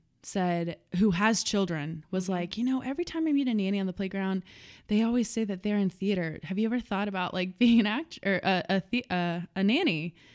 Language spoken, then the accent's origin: English; Florida, United States; moved away as an adult; now in Chicago, United States; So, you know, I moved to Chicago from Florida 6 years ago to be an actress